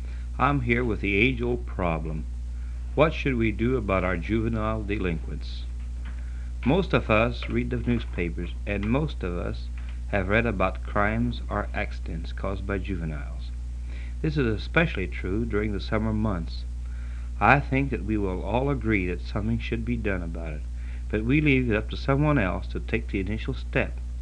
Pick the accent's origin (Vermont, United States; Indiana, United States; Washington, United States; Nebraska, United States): Indiana, United States; Linton; Since Linton is my hometown, I remember that while I was in high school, Linton was among the worst in the state.